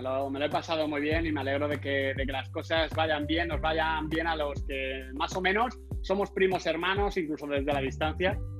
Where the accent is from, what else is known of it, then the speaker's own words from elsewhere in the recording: Spain; pues ya que soy español